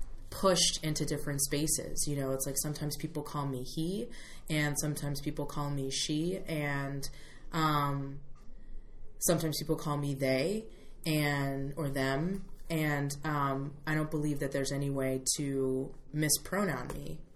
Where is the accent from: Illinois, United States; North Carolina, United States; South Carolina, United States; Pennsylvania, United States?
Pennsylvania, United States; Upper Dublin; also born or lived in Philadelphia; I was born in Philly. Yes. And I went to high school in the suburbs. And I actually started the Gay Straight Alliance at my high school, Upper Dublin High School